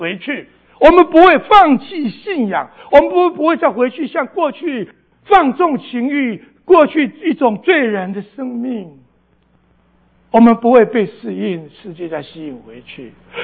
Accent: Taiwan; moved away as an adult; 我从小呢大概我在乡下长大，后来我大概初中毕业又特别努力就考到台湾最好的高中

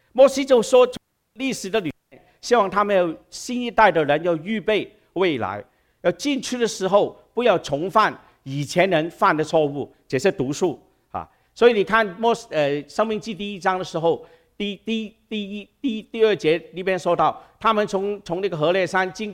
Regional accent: Guangdong, China; 我们广东人说牙痛惨过大病啊

